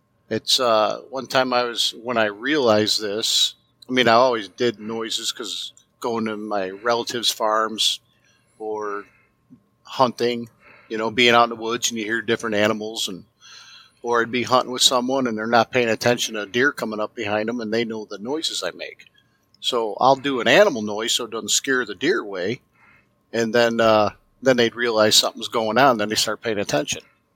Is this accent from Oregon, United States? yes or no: no; Manhattan, Illinois, United States; I am from Manhattan, Illinois. That's southwest of Chicago, about 60 miles. Or I was northwest of Kankakee.